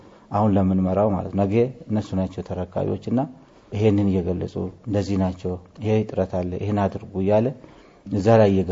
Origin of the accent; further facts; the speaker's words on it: Oromia, Ethiopia; እንደዚህ ሰልፍ ምናምን ሳይሆን እኔ ኦሮሞ ነኝ ብዬ ለማናገርም የሚያስፈራበት ጊዜ ነበር።